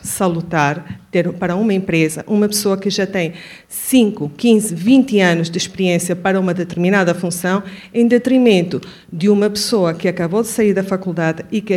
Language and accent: Portuguese; Venezuela; now in Portugal; devem notar pelo meu sotaque, que eu não sou portuguesa, de facto não sou, sou venezuelana